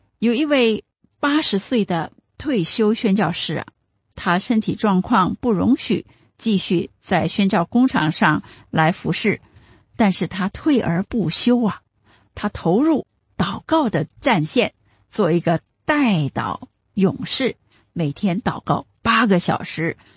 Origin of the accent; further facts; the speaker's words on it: China; 我们中国人最需要的是什么呢？